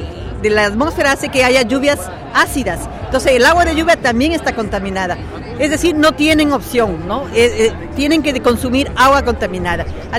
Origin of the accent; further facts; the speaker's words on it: Ecuador; Somos ecuatorianos y trabajamos en temas de actividades de los conflictos